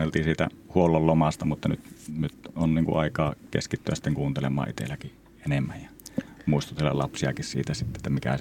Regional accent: Ranua, Lapland, Finland; ollaan Ranualta kotoisin.

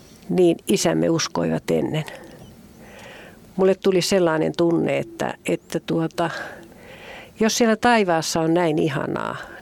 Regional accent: Ilmajoki, South Ostrobothnia, Finland; now in Kauhava, Finland; Muuten mä olen kotoisin Ilmajoen Munakasta. Minä ehdottomasti haluan aina sanoa, että mä olen Munakasta.

